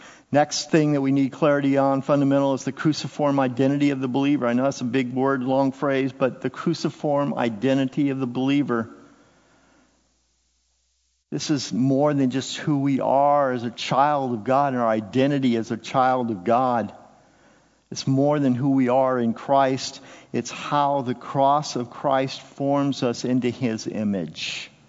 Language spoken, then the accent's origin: English; United States; That puts me in a very uncomfortable place being an American because I'm an independent person.